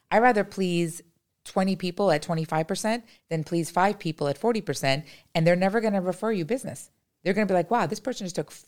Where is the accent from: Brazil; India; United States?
India; No, I'm Indian. So you were either supposed to get married at 15 or you were supposed to go to college.